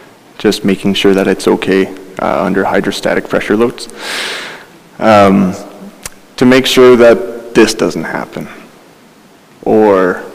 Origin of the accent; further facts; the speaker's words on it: Calgary, Alberta, Canada; I was born and raised in Calgary.